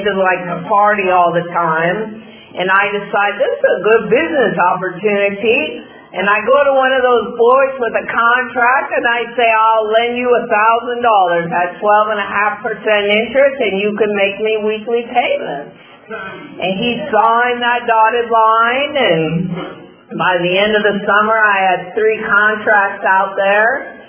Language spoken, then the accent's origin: English; Canyon Country, California, United States; Well, I grew up in Canyon Country. I'm sure many of you know where that's at. And I lived on a cul-de-sac with seven teenage boys.